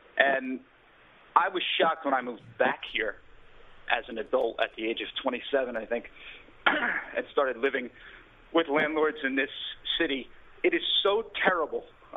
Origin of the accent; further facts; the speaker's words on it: New York City, New York, United States; also born or lived in New Jersey; I grew up in New York City and New Jersey, and I thought I had a good understanding of landlord-tenant relations.